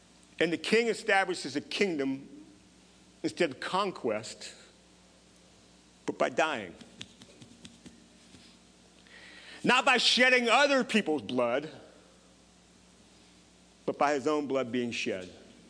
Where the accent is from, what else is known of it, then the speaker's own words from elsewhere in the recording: Pennsylvania, United States; I grew up near Gettysburg, not too far from Gettysburg.